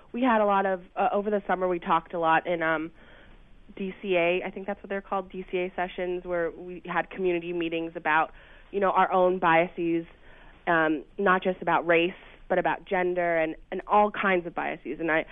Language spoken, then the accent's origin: English; Manhattan Beach, California, United States; I grew up in Los Angeles, outside of Los Angeles, Manhattan Beach.